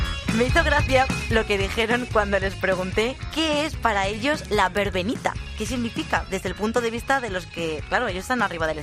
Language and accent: Spanish; Orce, Andalusia, Spain; Yo soy de Orce, Granada